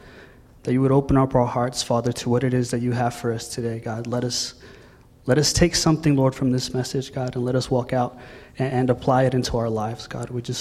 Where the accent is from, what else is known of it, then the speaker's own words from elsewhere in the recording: Midland, Texas, United States; now in Katy, United States; I'm super grateful to be here. I'm originally from Midland, Texas. Anybody from Midland? 432? No? Cool. All right. We moved here to Katy at the beginning of August